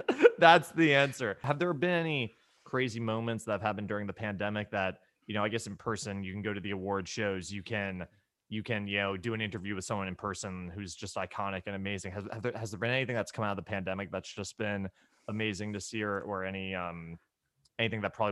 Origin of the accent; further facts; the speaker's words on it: New York, United States; now in Nashville, United States; That's my favorite pizza in Nashville, though, as a New Yorker.